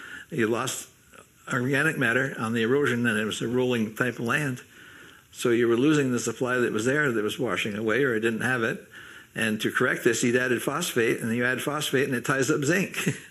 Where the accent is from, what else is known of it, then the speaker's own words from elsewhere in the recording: Vermont, United States; But I also was not a typical farmer because I was brought up in the North Hill House, which was an inn.